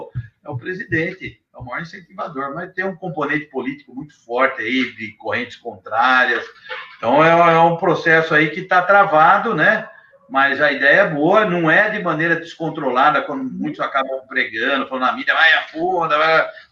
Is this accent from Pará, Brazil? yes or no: no; Jundiaí, São Paulo, Brazil; eu sou nascido e criado em Jundiaí, sou do interior, né?